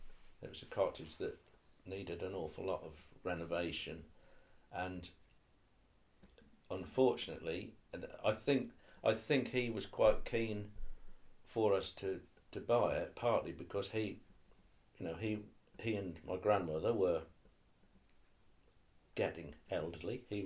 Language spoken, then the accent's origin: English; East of England, United Kingdom; accent: Norfolk; I know that I probably my Norfolk accent is stronger now than it was when I was teaching.